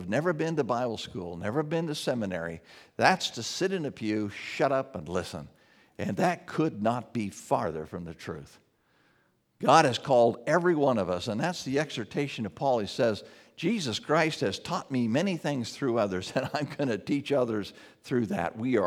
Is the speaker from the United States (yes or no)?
yes; Buffalo, Wyoming, United States; Buffalo, Wyoming, which would be a far more desirable place. My hometown.